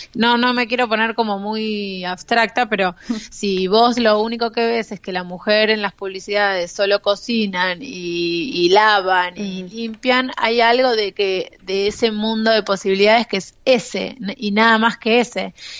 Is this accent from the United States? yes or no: no; Argentina; Y estuve investigando en lo que tiene que ver con las publicidades tanto en mi país, que es Argentina, y a nivel mundial.